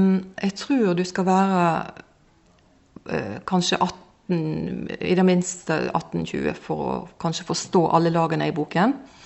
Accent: Hjelmås, Vestland, Norway; Jeg kommer fra Nordhordland, Hjelmås i Nordhordland.

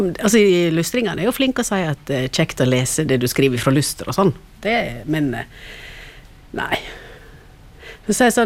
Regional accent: Møre og Romsdal, Norway; now in Luster, Norway; Jeg er jo sunnmøring, da.

